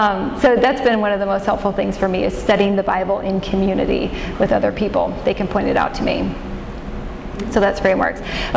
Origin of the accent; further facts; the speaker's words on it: Illinois, United States; Actually, I grew up in a small farm town outside of Chicago. I just say Chicago because you all know where that is. You don't know my farm town of 9,000 people that I grew up in.